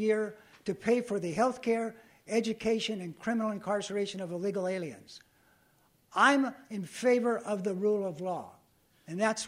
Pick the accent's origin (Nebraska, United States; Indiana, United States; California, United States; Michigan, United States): California, United States; I grew up in Southern California with people who look a lot different than I do.